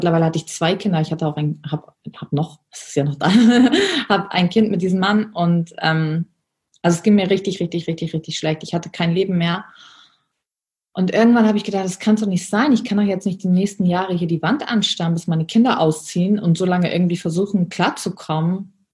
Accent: Germany; Und ich komme tatsächlich echt aus dem letzten Loch irgendwie. Also meine Mutter wollte mich nicht. Ich bin in der Armutsgrenze von Deutschland geboren und aufgewachsen.

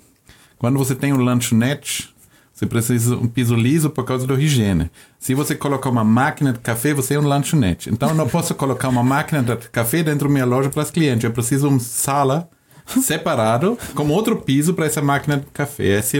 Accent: Germany; Portuguese is a second language; Não, grande diferença, né? Sou alemão, morei na Alemanha.

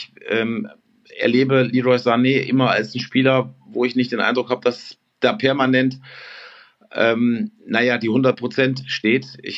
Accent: Siegen, North Rhine-Westphalia, Germany; Ich bin gerade aus meiner Heimatstadt. Siegen

